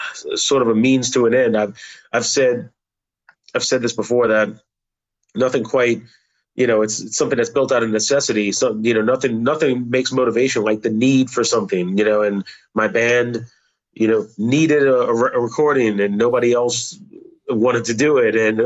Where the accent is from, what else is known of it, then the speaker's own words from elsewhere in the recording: Metairie, Louisiana, United States; I grew up in a suburb of New Orleans called Metairie. It's right on. I grew up less than a mile from the New Orleans line, you know.